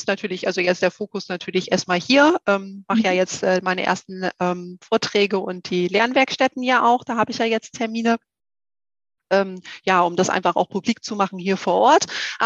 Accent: Lower Saxony, Germany; moved away as an adult; ursprünglich komme ich ja aus Niedersachsen, also aus Norddeutschland und bin ja hier mit meinem Mann nach Hessen gezogen.

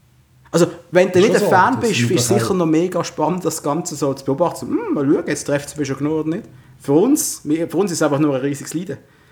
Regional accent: Switzerland; Aber wir sind Schweizer, Patrice

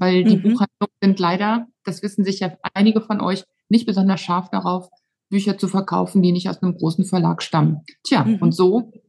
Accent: Hesse, Germany; in meine Heimat in den Taunus

